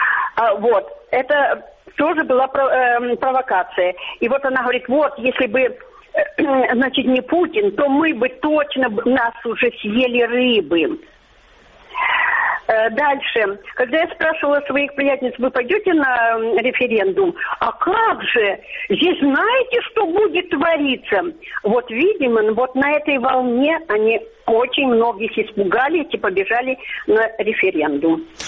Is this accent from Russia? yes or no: no; Kyiv, Ukraine; я очень люблю Украину, я сама бывшая киевлянка